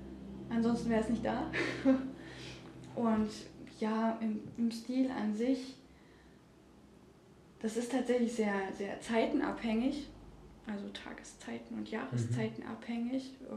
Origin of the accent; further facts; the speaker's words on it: Thuringia, Germany; Genau, ich komme gebürtig aus Thüringen